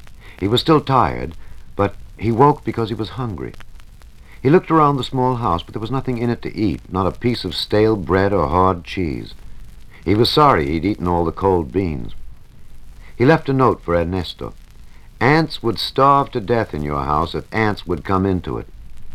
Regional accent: Brooklyn, New York, United States; born there; First, myself … I was born in Brooklyn, New York, of Greek immigrant parents.

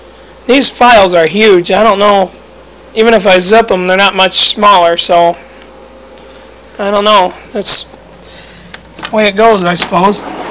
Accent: Lapeer, Michigan, United States; I'm from Lapeer, Michigan.

